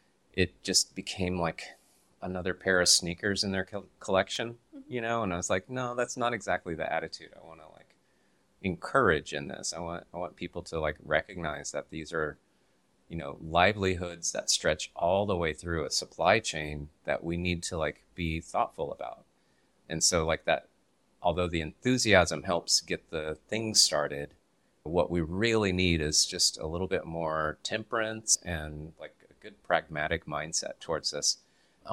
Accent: Texas, United States; I'm from Texas, but I didn't really get my specialty coffee career started in Olympia, Washington.

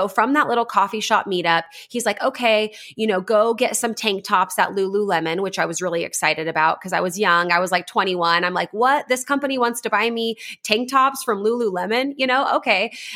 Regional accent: Merced, California, United States; despite coming from the small town.

